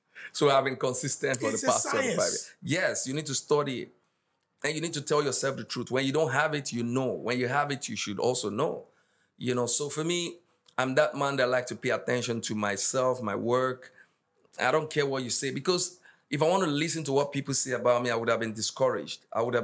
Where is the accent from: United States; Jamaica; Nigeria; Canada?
Nigeria; Lagos; We're born and raised in Lagos, so nobody knows where we're coming from.